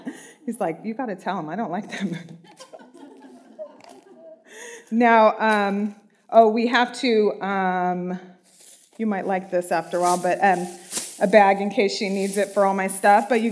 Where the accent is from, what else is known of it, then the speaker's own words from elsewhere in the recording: Moreno Valley, California, United States; because I come from Moreno Valley. I go to Calvary Chapel, Moreno Valley, and we've been fellowshipping there for about 11 years, and we love it.